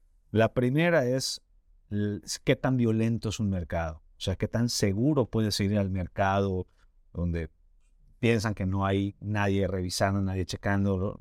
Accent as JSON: {"language": "Spanish", "region": "Yucatán", "country": "Mexico", "tie": "born or raised there", "said": "digo yo como yucateco, desde que nací, estoy en contacto con gente de zonas rurales"}